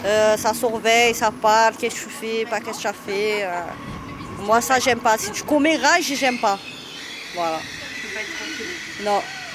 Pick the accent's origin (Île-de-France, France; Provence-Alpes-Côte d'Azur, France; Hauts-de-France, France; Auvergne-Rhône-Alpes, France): Provence-Alpes-Côte d'Azur, France; La Bricarde. Ouais. Juste à côté, en bas.